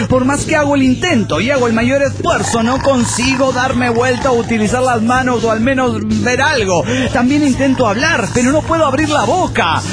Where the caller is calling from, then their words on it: Guanajuato, Mexico; de Guanajuato.